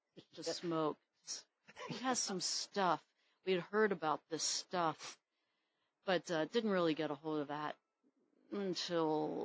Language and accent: English; California, United States; one reason I constantly come back to my home state, a big reason we got a place in Joshua Tree 18 years ago